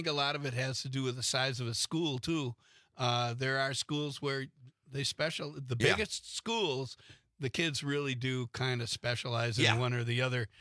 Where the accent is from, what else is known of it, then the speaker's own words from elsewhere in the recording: Green Bay, Wisconsin, United States; I graduated from Hortonville, but I grew up in Green Bay here.